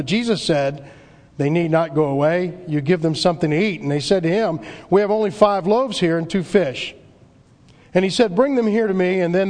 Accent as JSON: {"language": "English", "town": "New Orleans", "region": "Louisiana", "country": "United States", "tie": "born or raised there", "said": "I know Mike and I growing up in New Orleans, we knew when a hurricane was coming because the store was out of batteries and water and plywood."}